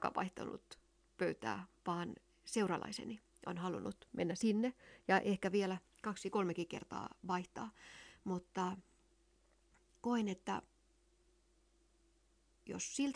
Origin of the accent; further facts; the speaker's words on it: Pori, Satakunta, Finland; accent: Southwest Finnish dialect; olen Porista kotoisin. Siellä on sitä Lounais-Suomen murretta, missä on paljon perua Ruotsi, Viro, hansakulttuurin niiden murteista. Eli lyhennetään ja puhutaan nopeasti.